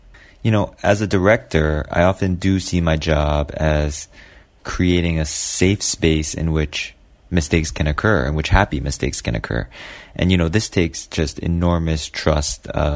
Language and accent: English; Hawaii, United States; now in New York City, United States; I am from Hawaii, which is in the United States of America, and I am participating in the Berlinale Talent Forum.